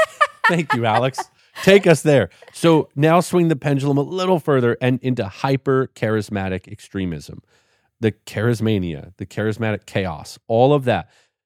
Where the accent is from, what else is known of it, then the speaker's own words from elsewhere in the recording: Vancouver, British Columbia, Canada; I'm originally from Canada, in Vancouver.